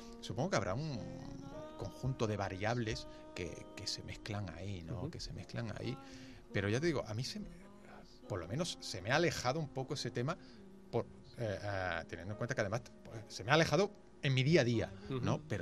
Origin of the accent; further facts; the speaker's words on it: Málaga, Andalusia, Spain; siendo yo malagueño